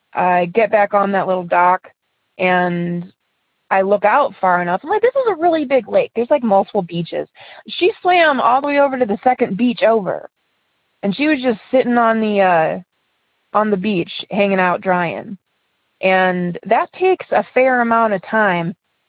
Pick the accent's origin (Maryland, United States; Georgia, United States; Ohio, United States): Ohio, United States; I'm from Ohio, and I have two stories.